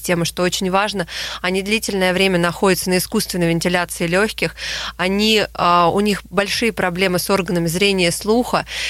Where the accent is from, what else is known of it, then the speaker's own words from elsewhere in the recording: Tomsk, Tomsk Oblast, Russia; Томск, кстати, мой родной город, и я тоже закончила СИБГМУ.